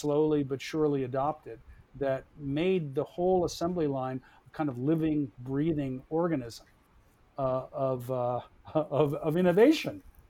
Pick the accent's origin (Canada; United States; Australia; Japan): Japan; I grew up in Japan, as you know, partly